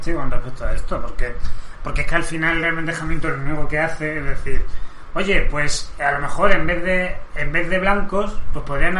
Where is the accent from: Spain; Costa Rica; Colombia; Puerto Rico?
Spain; a mí como persona española